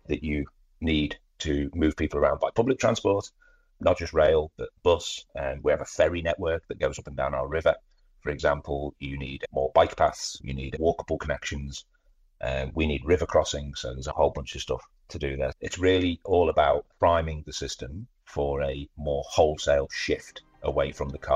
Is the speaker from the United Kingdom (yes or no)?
no; Brisbane, Queensland, Australia; And then Brisbane is awesome. Okay, do you know what I mean? It's fantastic. It's a real coup for my hometown, and we're really excited by the idea of 32.